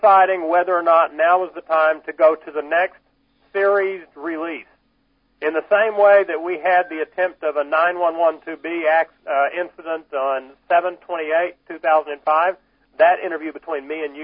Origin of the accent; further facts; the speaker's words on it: United States; you know, I'm an American.